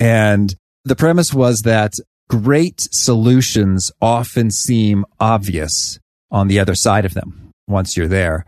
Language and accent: English; Danville, Illinois, United States; I grew up in Danville, Illinois. I got some farming community in my friends and neighbors, you know, cornfields all around me.